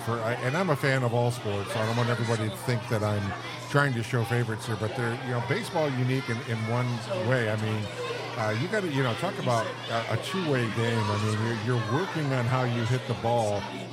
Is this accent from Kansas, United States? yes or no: no; Detroit, Michigan, United States; growing up in Detroit, we were all about the Tigers